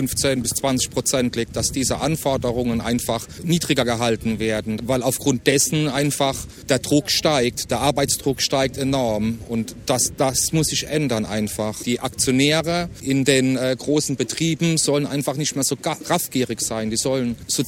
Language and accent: German; Mannheim, Baden-Württemberg, Germany; Wir kommen aus Mannheim